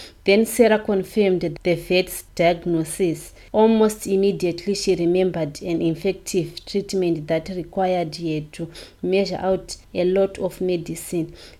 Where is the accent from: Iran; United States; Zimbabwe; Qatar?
Zimbabwe; Harare; born there; I was born in Harare, Zimbabwe. I'm 32 years old. I'm married and I have 2 kids.